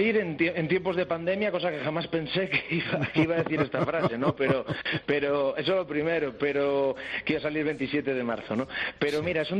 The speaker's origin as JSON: {"language": "Spanish", "region": "Galicia", "country": "Spain", "said": "Yo soy gallego, más gallego que cantante. Hablo de Galicia todo el día"}